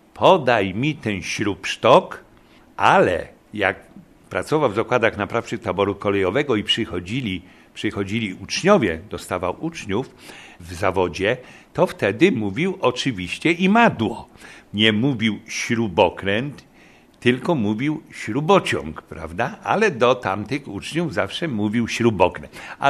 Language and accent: Polish; Poznań, Greater Poland Voivodeship, Poland; Na Łazarzu, na rynku łazarskim spędziłem dzieciństwo